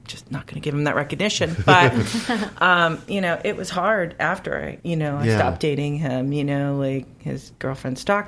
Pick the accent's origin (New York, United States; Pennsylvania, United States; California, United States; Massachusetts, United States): New York, United States; Queens; No, I'm from New York.